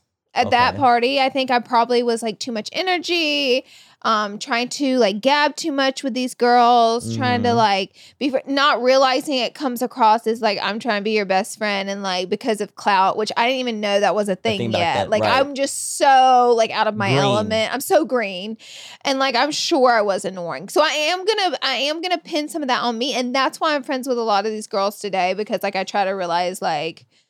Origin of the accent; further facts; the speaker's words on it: Alabama, United States; now in Los Angeles, United States; I'm fresh from Alabama, so I'm still ordering beer at events. You don't really do that as much in LA.